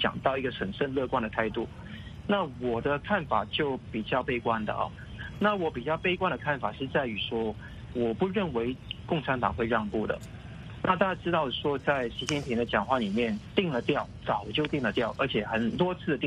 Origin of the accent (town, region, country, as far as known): Hong Kong